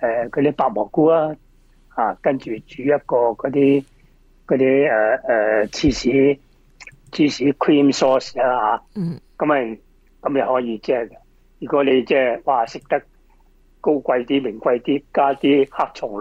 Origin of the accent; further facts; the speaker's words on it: China; 我哋中国人